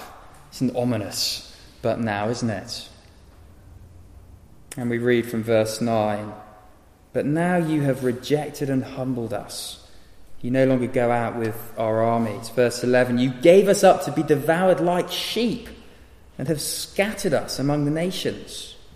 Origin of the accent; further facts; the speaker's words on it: United Kingdom; It's a funny thing being a Brit in the summer, isn't it?